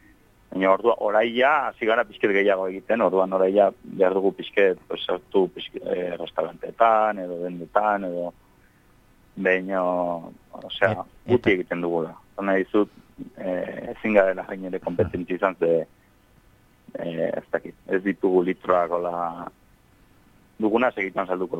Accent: Elizondo, Navarre, Spain; baina hola hor gure Elizondon gure herrian eta hori bain ere

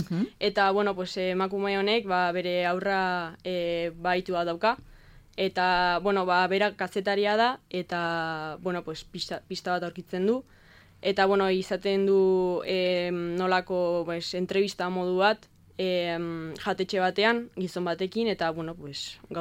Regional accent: Pamplona, Navarre, Spain; ni hemen, Iruñekoa naiz, baino txanterakoa, eta Navarro Biosladan ikasten nago orain, baino bueno, ni Eunaten nengoen lehen, horregatik, euskera hitz egiten dut.

